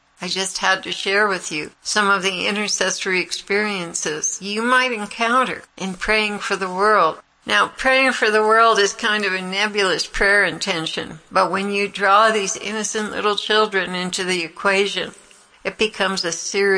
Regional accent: Indonesia; I'm from Indonesia, a country where many Javanese people only have one name.

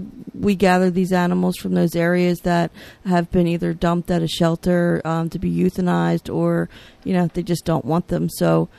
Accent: Southampton, United States; I'm from the Southampton area.

